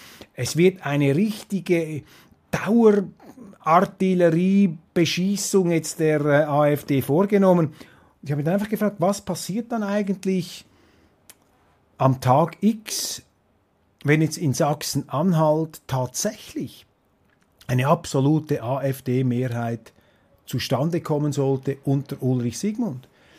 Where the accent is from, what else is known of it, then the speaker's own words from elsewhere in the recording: Switzerland; mich als Schweizer